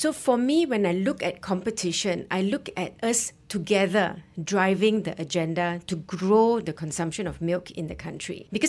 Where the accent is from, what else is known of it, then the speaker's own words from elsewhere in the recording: Malaysia; I'm a Malaysian myself.